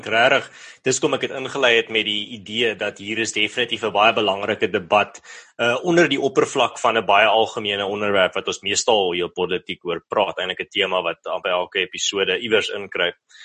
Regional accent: Malmesbury, Western Cape, South Africa; in my tuisdorp van Mamesbury

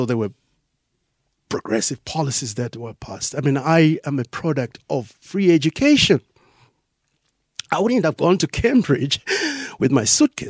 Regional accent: Zambia; I come from Zambia, as you rightly pointed out, we had lived in a prosperous Zambia in the 1970s, going to good schools, being afforded a good life

